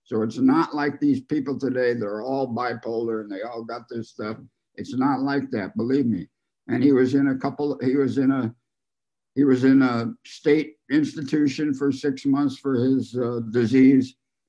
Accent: California, United States; I was born out here in California. I'm a native.

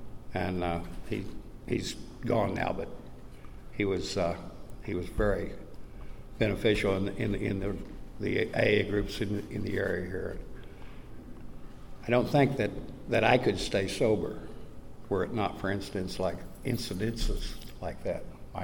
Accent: Monahans, Texas, United States; but I couldn't find this meeting in my hometown. And finally, I went to Kermit and talked to the chairperson. I said, "Where in the hell is the meeting in Monahans?"

